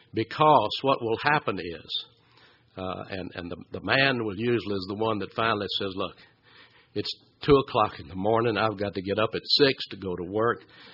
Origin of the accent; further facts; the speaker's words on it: Atlanta, Georgia, United States; I always remember the couple that lived next door to us when I was growing up in Atlanta, Steve and Lucy.